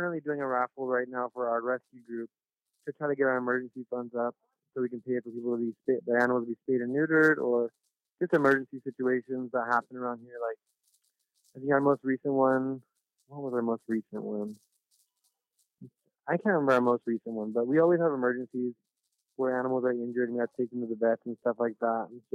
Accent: Hoopa, California, United States; But yeah, we're all from Hoopa. We're local here. We all grew up here.

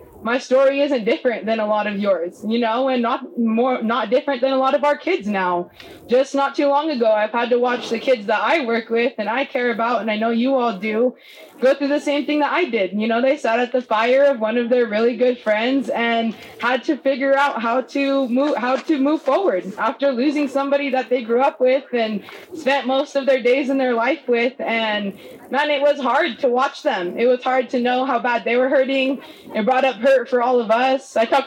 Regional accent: California, United States; now in Takamilton, United States; I come from the Hoopa villages of Metdelden and Sewanalden and the Iraq villages of Wachek and Wasek. I grew up here near the village of Pawunkut

